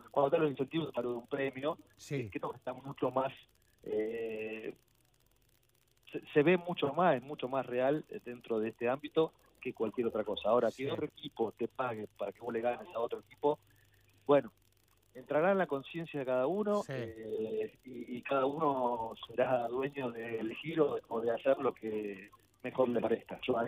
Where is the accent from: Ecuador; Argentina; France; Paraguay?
Argentina; Florencio Varela, Buenos Aires Province; Y yo nací, viví toda mi infancia en Varela, Florencio Varela, límite con Quilmes.